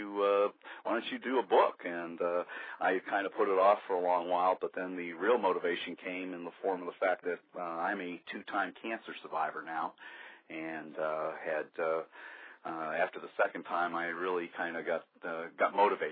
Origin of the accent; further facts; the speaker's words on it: Caribou, Maine, United States; now in Candia, United States; I started writing at an early age, and I grew up in Caribou, Maine, originally. So I am a definite New Englander, now living here in Candy, New Hampshire, which is just a little ways outside of Manchester.